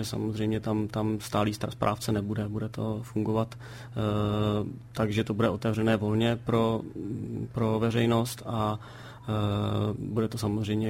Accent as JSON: {"language": "Czech", "town": "Dubce", "region": "Central Bohemian Region", "country": "Czechia", "said": "protože jsem z Dubců, takže to mám opravdu blízko"}